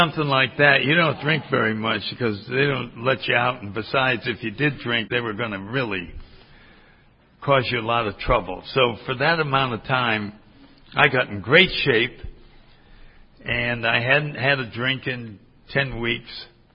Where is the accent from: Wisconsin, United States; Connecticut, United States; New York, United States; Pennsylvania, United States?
Connecticut, United States; I grew up in Connecticut, and I saw pictures of palm trees.